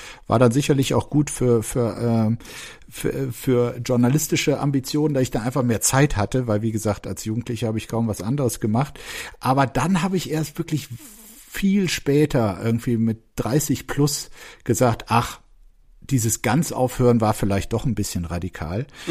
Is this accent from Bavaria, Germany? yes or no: no; Bergisch Gladbach, North Rhine-Westphalia, Germany; Ich komme auch nicht aus Mönchengladbach, sondern aus Bergisch Gladbach.